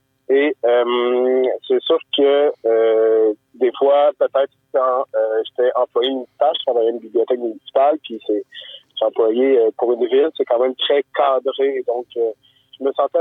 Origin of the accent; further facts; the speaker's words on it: Windsor, Quebec, Canada; J'ai grandi à Windsor, qui est une ville assez industrielle avec la Domtar.